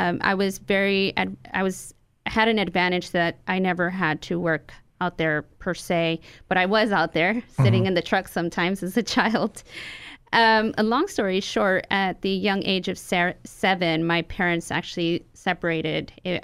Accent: Colorado, United States; born there; I was born in Colorado, and really Colorado to be specific, to my parents, obviously, who were born in Mexico. So I'm a first generation American, American born citizen.

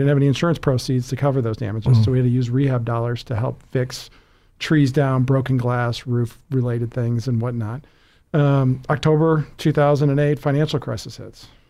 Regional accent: Michigan, United States; I grew up in Michigan and went to a small school up there.

